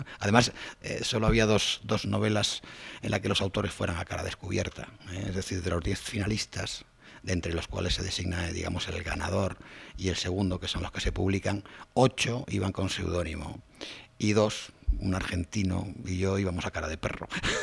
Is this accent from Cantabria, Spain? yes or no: yes; Cantabria, Spain; yo, pues como soy cántabro, escogí que primero se presentase en mi tierra, porque me sentía más arropado